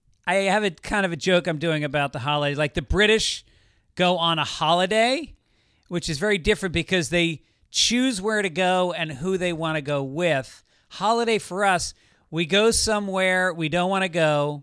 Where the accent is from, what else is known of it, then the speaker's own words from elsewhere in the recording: California, United States; And I grew up in California.